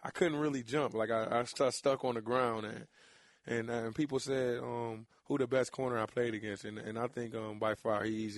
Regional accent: Buffalo, New York, United States; Actually, I'm from Buffalo. I had snow in every winter but this one.

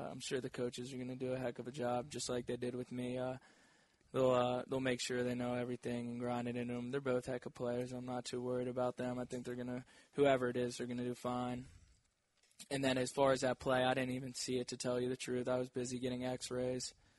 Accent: Virginia, United States; Yeah, I grew up in Northern Virginia, so I mean, so I grew up a Redskins fan.

